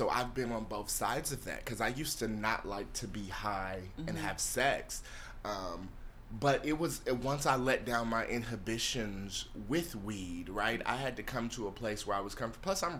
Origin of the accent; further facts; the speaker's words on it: Columbus, Ohio, United States; also born or lived in Chicago; I used to live in Chicago, and I'm originally from Columbus, Ohio.